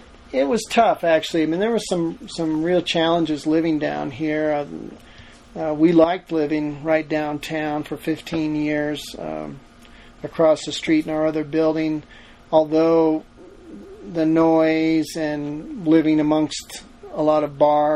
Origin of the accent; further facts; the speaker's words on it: Las Vegas, Nevada, United States; also born or lived in California / Oregon; now in Salida, United States; I grew up in Las Vegas for the most part, and I went to art school in California, lived in Oregon for a while, lived in Oklahoma for a short while